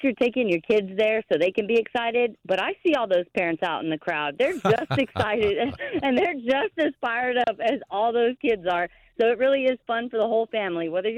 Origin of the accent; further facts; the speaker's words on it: El Paso, Texas, United States; So I was a huge fan growing up, and I would go to my hometown show in El Paso, Texas all the time.